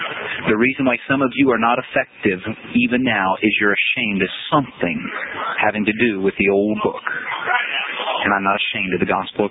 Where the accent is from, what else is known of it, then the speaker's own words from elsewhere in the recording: Winchester, Indiana, United States; I grew up in Winchester, Indiana.